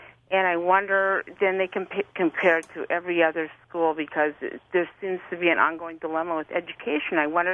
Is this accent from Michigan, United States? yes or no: yes; Michigan, United States; moved away; after I left my hometown in the Upper Peninsula of Michigan